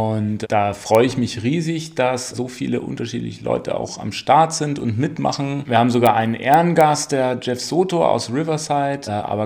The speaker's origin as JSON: {"language": "German", "town": "Nuremberg", "region": "Bavaria", "country": "Germany", "said": "bin Nürnberger Street Art, Urban Art, Graffiti Künstler"}